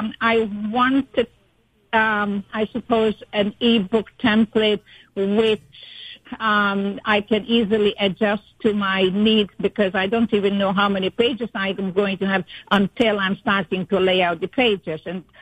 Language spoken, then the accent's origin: English; Rochester, United States; now in Florida, United States; I am from Rochester and presently from not so sunny Florida.